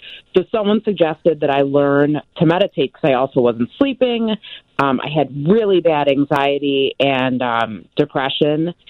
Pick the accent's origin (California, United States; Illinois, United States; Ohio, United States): Illinois, United States; Chicago; I'm originally from Chicago, the western suburbs.